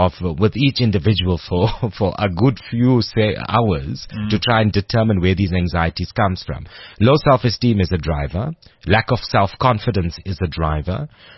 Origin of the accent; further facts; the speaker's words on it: South Africa; my very dark skin as an Indian South African person